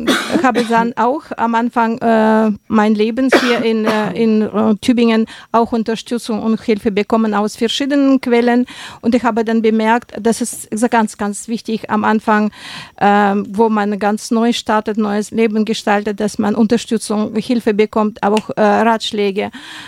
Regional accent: Siberia, Russia; German is a second language; Ich komme aus Sibirien, aus Russland, aus Sibirien und wenn die Leute das Wort Sibirien hören, sagen sie, ah, das ist so kalt dort, das ist so weit.

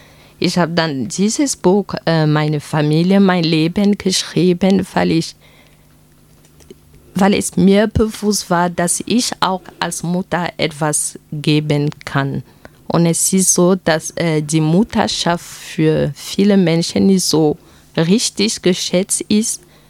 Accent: Cameroon; dass den Alltag in Kamerun dann reflektiert. Ich wollte, dass die Kinder etwas erfahren, von wo ich herkomme.

